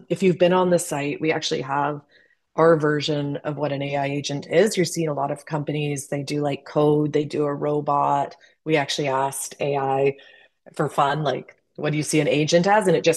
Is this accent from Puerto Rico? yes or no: no; Canada; so I am Canadian.